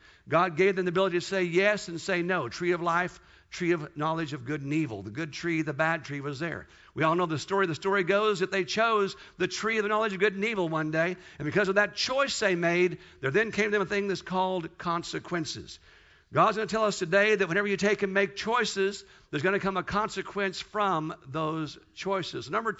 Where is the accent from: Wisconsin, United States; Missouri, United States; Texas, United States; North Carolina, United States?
Missouri, United States; Newtown; also born or lived in Kansas; I was born in Kansas. Went to a farm at age 2 in northern Missouri my dad was raised at. And on this farm, we lived about 3 miles from a great big old town called Newtown, Missouri. Population 365.